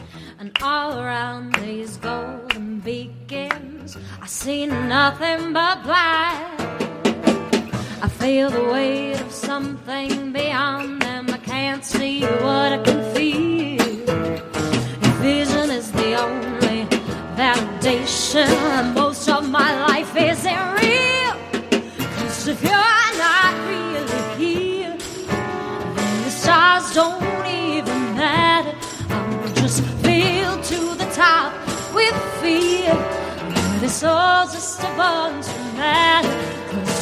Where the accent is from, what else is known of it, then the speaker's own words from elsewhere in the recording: Boston, Massachusetts, United States; I'm from Boston.